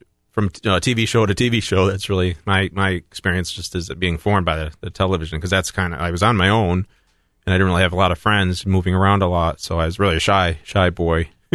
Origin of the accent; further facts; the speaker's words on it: Johnson City, New York, United States; born there; I was born in Johnson City, New York.